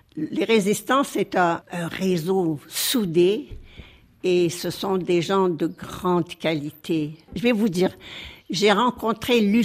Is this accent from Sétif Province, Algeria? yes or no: yes; Sétif, Sétif Province, Algeria; je suis de Sétif, c'est des hauts plateaux.